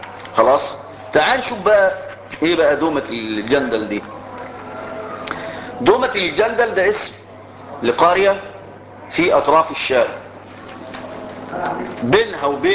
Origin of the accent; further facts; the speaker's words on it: Egypt; انا مصري فلي مصر وليا ارض